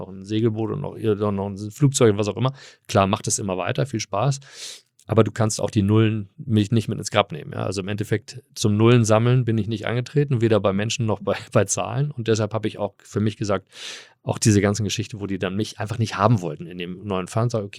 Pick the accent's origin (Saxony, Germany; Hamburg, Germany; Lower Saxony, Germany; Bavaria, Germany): Hamburg, Germany; also born or lived in California, United States; ich bin ja hier aufgewachsen in Hamburg